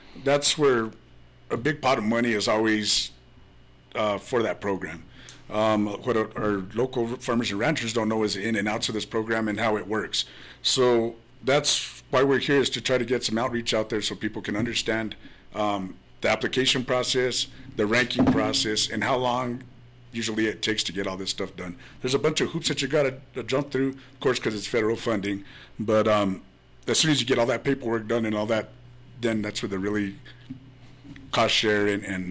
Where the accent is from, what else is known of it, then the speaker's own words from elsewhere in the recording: Chama, New Mexico, United States; I was born and raised here in Chama and currently work with NRCS.